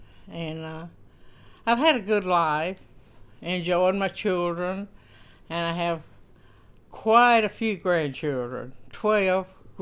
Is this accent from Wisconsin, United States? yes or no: no; Efland, North Carolina, United States; Well, I was born in Eflin, lived there all my life, and went to school at Eflin for 11 years, and graduated in 1944